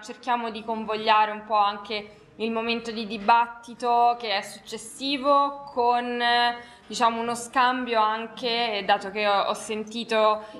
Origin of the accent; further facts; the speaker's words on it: Rome, Lazio, Italy; io come vi ho detto inizialmente sono di Roma e sono dottoranda al Gran Sasso Science Institute